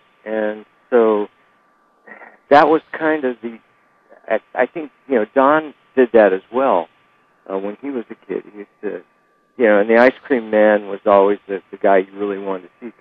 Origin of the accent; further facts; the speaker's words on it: Long Beach, California, United States; When I was a kid, growing up in Long Beach, California